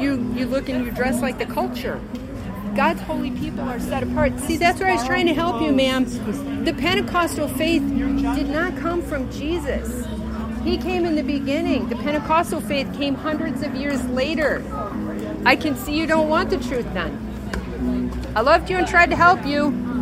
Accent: Wisconsin, United States; Oh, we're from Wisconsin.

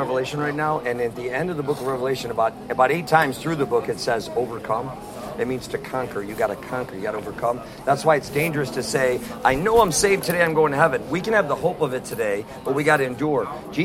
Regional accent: Midwest, United States; We're from the Midwest.

